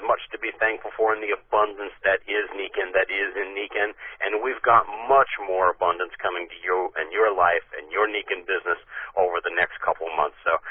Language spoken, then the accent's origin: English; Ohio Valley, United States; now in Southern California, United States; it reminded me of where I grew up back in the Ohio Valley and what fall kind of means to me.